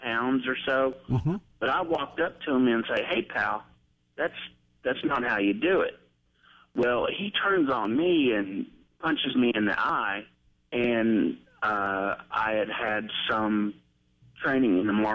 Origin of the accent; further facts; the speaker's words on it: Harrodsburg, Kentucky, United States; the way I was raised down here in Harrodsburg, you never hit a woman.